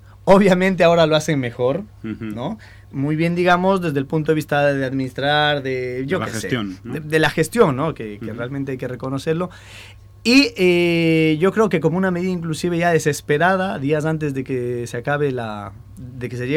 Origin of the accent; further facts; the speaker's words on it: Ecuador; yo que soy ecuatoriano, que conozco cómo se maneja ahí